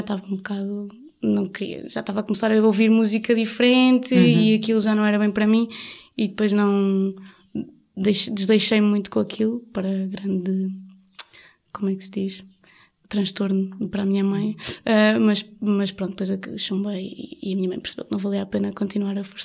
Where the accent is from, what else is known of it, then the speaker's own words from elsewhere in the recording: Caldas da Rainha, Leiria, Portugal; eu venho de uma, eu sou das Caldas da Rainha, que é uma cidade que tradicionalmente está bastante ligada